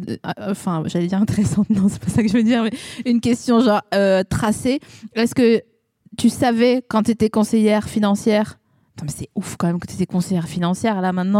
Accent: eastern France, France; Moi, je viens de l'Est de la France.

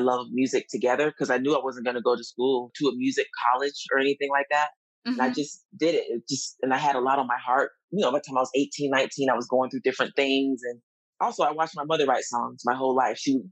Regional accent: Colorado, United States; born there; And I was born in Colorado.

